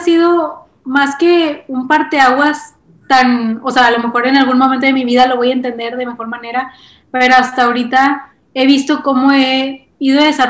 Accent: Monterrey, Nuevo León, Mexico; soy regia, viví toda mi vida en Monterrey, entonces me he criado en una zona bastante conservadora, bastante tradicional, una familia pues común y corriente, ¿no? Como las normales. También, como ya lo dije, soy católica, también he sido siempre de ir a la iglesia

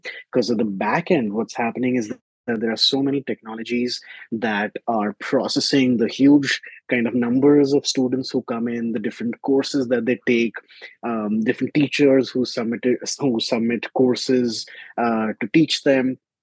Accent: Delhi, India; moved away as an adult; now in Arizona, United States; I grew up in Delhi, India. I lived there my whole life before coming to Arizona for my PhD. And at the undergrad level and at the master's level, I studied English literature in Delhi University and at a university called the Jawaharlal Nehru University.

